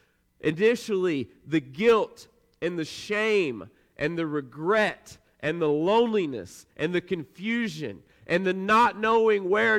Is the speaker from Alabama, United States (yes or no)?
yes; Dothan, Alabama, United States; I was driving around my hometown, Dothan, Alabama.